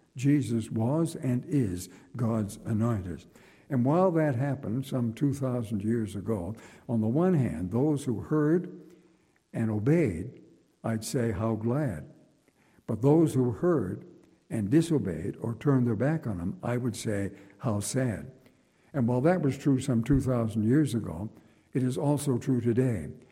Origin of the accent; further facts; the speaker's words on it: Nova Scotia, Canada; I come from Nova Scotia, as you know, and I've often been at the seashore.